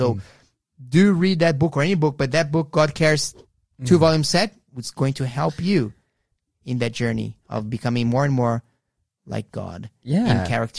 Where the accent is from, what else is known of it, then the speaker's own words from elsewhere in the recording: Brazil; I'm from Brazil.